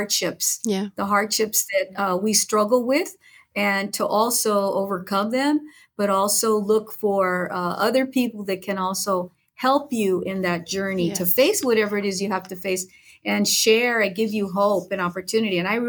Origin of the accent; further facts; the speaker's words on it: La Puente, California, United States; I grew up out in the San Gabriel Valley in LA County in a community known as La Puente, which is largely Latino, working class, immigrant, and, you know, community. And my parents were both immigrants.